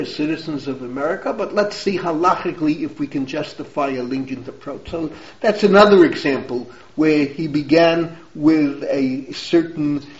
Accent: New York City, New York, United States; We grew up in the Bronx, and Adi, you can't even start to understand this. There were over a million Jews.

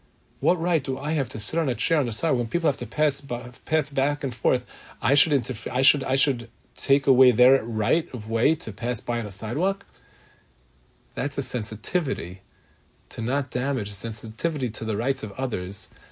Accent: Brooklyn, New York, United States; You know, I grew up in Brooklyn. So in Brooklyn, you have to parallel park. It's part of being a Brooklynite is parallel parking.

